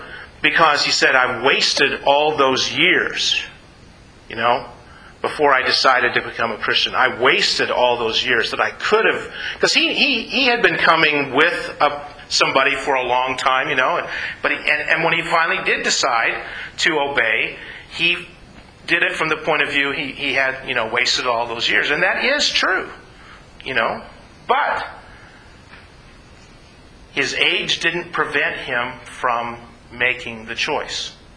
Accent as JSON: {"language": "English", "region": "the South", "country": "United States", "tie": "born or raised there", "said": "And I'll go with Southern Baptist because I grew up in the South."}